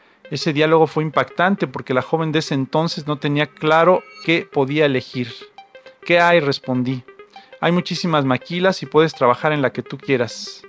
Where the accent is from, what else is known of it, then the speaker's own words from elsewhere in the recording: Puebla, Mexico; Yo soy de Puebla, nací en un pueblito, donde digo no llega ni Dios ni el gobierno, es como muchos otros lugares, muy alejado, no hay servicios ni justicia.